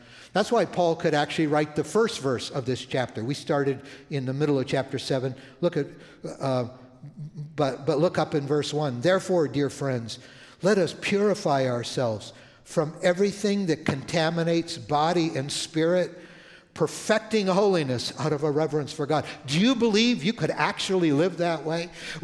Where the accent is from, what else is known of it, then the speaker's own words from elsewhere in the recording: Toronto, Ontario, Canada; Many of you know I'm from Canada. I was living in Toronto when I was a young teenager